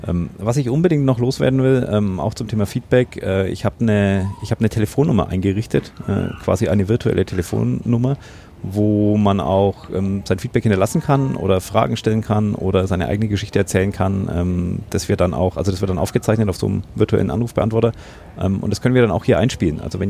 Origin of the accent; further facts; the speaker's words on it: Bavaria, Germany; Nein, ich komme hier aus dem Umland. Also ich wohne tatsächlich in meinem nicht Geburtsdorf. Ich meine, geboren bin ich schon in der nächstgrößeren Stadt. Aber ich habe im Grunde immer hier gewohnt, bis auf mal ein Jahr, wo ich in Erlangen studiert habe.